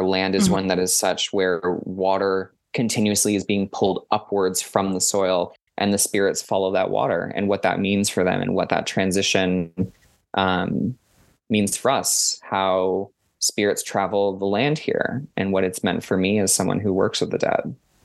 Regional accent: Florida, United States; like all of my family's from there on my father's side, except for me, because I was raised in Florida.

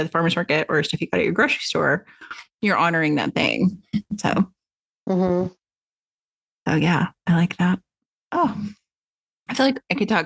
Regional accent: the South, United States; Well, and I think there is something, you know, growing up in the South, that, you know, you do kind of, like, the food is very simple.

